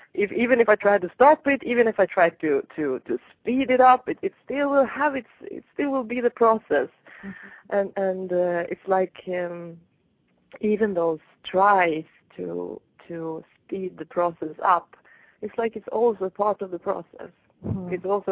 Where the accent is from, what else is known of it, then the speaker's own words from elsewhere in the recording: Sweden; English is a second language; What is a mallet? I'm from Sweden.